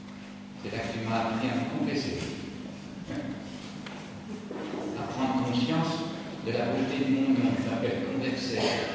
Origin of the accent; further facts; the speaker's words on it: Dampierre, France; je voyais ta maman quand j'étais gamin à Dampierre